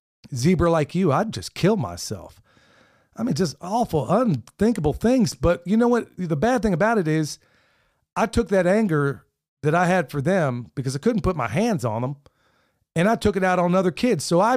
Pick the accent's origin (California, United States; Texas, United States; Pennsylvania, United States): Pennsylvania, United States; where everybody was colorblind back there where I grew up in Pennsylvania, at that time in Oklahoma, it was strange, especially, you know, if you're a kid of mixed race like I am.